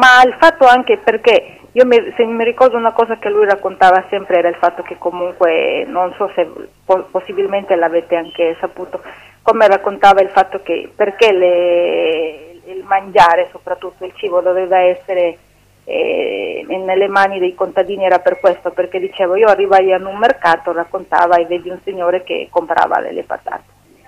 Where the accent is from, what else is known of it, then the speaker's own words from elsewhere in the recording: Peru; moved away; essendo poi possibilmente tanti anni fuori del Perù, perché sono 25 anni che sono via della mia terra